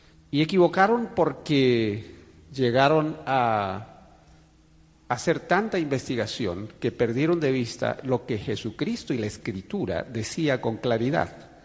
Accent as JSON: {"language": "Spanish", "country": "Peru", "tie": "born there", "said": "por las circunstancias de la vida, nací en el Perú"}